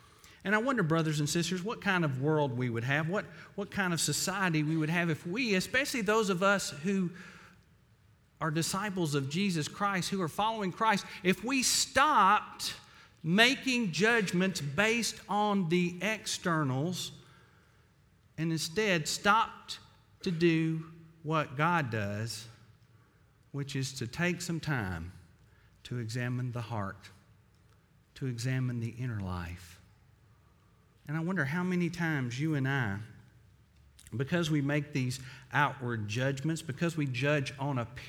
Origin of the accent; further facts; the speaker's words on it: Tennessee, United States; That's a Latin word that I probably mispronounced, but I'm from Tennessee.